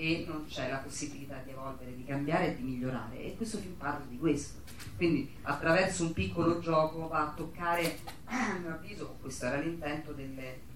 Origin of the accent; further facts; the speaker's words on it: Rome, Lazio, Italy; forse perché sono romana, sono un po' stanca dei soliti ambienti